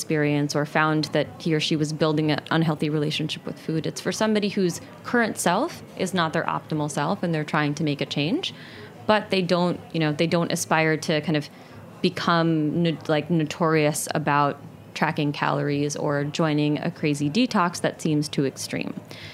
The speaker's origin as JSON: {"language": "English", "region": "New Jersey", "country": "United States", "tie": "born or raised there", "said": "I grew up in New Jersey. I know what you're talking"}